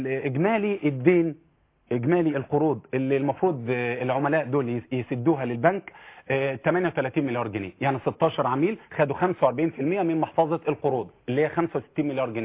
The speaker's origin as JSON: {"language": "Arabic", "country": "Egypt", "said": "انا كمواطن مصري وكشاب"}